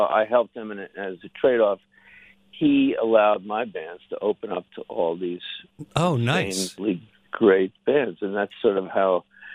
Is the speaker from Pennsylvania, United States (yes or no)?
yes; Philadelphia, Pennsylvania, United States; Well, I was from Philadelphia. And I was managing bands in the late 60s, and the Electric Factory.